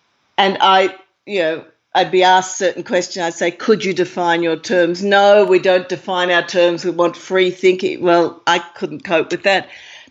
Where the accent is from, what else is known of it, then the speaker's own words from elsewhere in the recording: Australia; because I'm Australian.